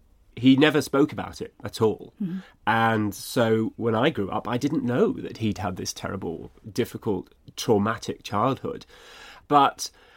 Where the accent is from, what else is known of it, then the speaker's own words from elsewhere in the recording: Edinburgh, Scotland, United Kingdom; I went to a lovely primary school round the corner from where I grew up in Morningside in Edinburgh, called South Morningside, and I spent 4 years there.